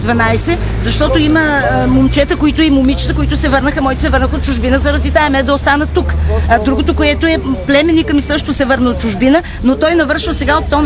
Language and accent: Bulgarian; Starozagorski Bani, Stara Zagora Province, Bulgaria; От Лозен. Руда. От Старозагорските бани.